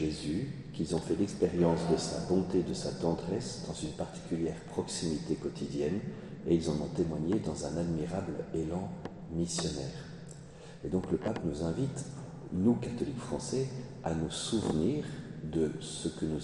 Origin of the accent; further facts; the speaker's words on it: Nancy, Grand Est, France; Je suis originaire de Nancy, ça fait 20 ans que je suis prêtre.